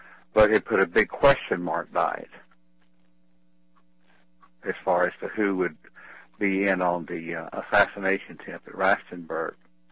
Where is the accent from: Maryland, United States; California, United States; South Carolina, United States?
South Carolina, United States; Camden; the mayor of my hometown, Camden, South Carolina